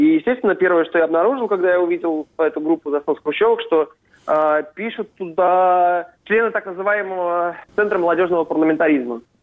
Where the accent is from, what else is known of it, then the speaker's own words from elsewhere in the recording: Moscow, Russia; Я за этим слежу не только как нормальный москвич.